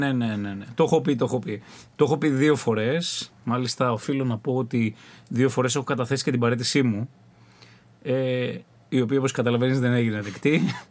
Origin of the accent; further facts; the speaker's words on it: Central Greece, Greece; είμαι από τη Φωκίδα. Λοιπόν, είμαι από την περιοχή της Δωρίδας, η καταγωγή μου είναι από Φωκίδα και από Χίο ο πατέρας μου. Αγαπώ και τις δύο περιοχές, πολλές γενιές η οικογένειά μου στην Αθήνα